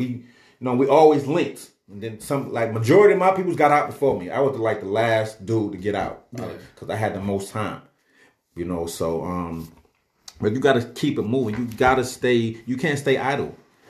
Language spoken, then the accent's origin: English; New York, United States; You know, I'm a New Yorker. I'm doing time in Georgia.